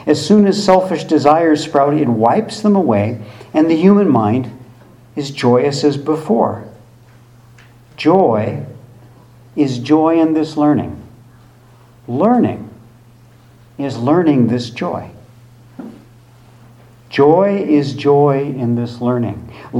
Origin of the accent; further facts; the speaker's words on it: Illinois, United States; When I was growing up in Illinois, children would start learning one of two foreign languages in sixth grade.